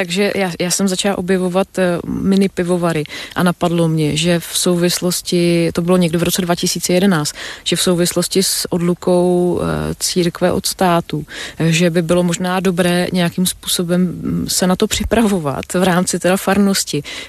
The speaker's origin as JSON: {"language": "Czech", "town": "Nymburk", "region": "Central Bohemian Region", "country": "Czechia", "tie": "born or raised there", "said": "Honza je můj spolužák, který se přestěhoval do mého rodného města Nymburka"}